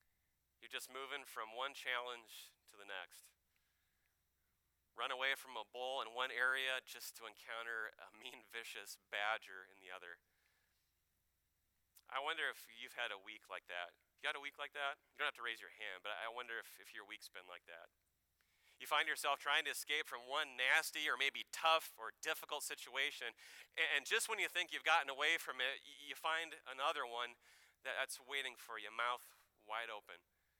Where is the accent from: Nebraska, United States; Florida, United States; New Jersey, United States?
Nebraska, United States; I heard this story circulating around my home state of Nebraska